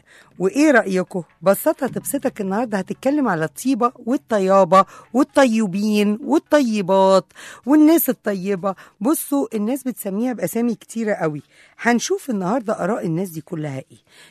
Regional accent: Egypt; الجنس البشري مش كمصريين بس أو ككده

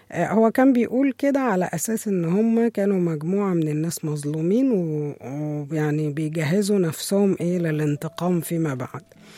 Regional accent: Egypt; طبعا احنا عندنا في مصر احمد رمزي وعادل ادهم وحسين فهمي ويحيى الفخراني

